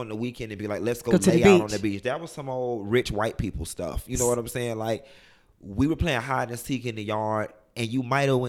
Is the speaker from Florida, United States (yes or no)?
yes; Miami, Florida, United States; growing up in Miami, I only thought that we could be, you know, senior bus drivers.